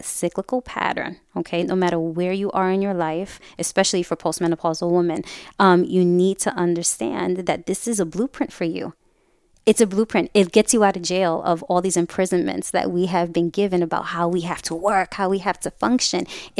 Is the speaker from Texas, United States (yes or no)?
no; New York City, New York, United States; I was raised in New York City, and you know, I hated living in my body.